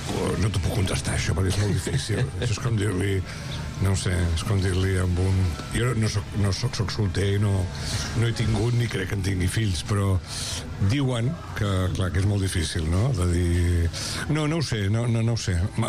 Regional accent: Sitges, Catalonia, Spain; la Cubana som de Sitges, i a més la Vicky Plana també era de Sitges, i érem un grup de gent de Sitges que fèiem teatre

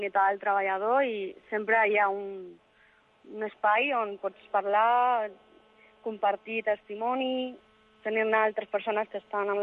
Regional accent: Barcelona, Catalonia, Spain; Jo soc d'aquí, de Catalunya, vaig néixer aquí.

